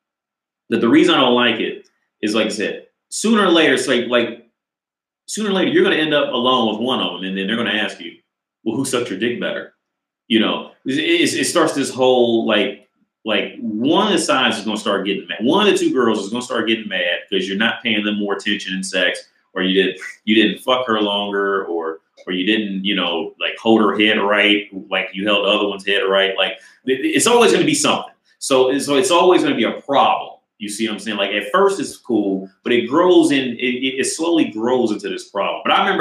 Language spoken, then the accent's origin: English; Cincinnati, Ohio, United States; also born or lived in Dayton; I'm from Cincinnati, but I graduated college in Dayton, Ohio from like three different colleges.